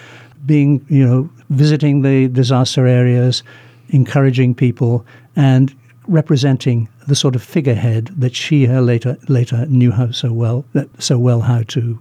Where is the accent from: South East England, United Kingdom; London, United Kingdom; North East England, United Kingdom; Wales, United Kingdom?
London, United Kingdom; now in United States; I am indeed from London.